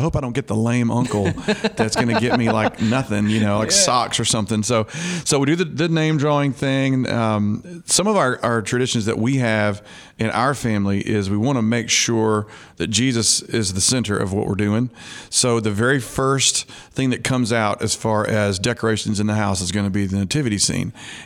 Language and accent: English; Alabama, United States; I grew up in Alabama.